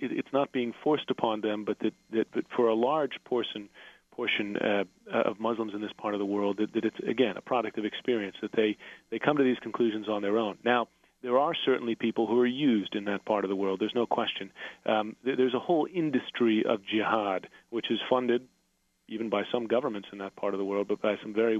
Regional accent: United States; I felt a duty, really, as an American to come home

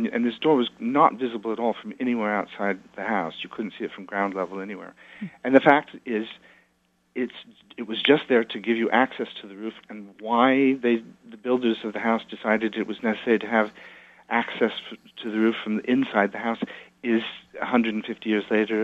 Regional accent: Iowa, United States; I did a memoir, which are a book called about growing up in Iowa in the 50s

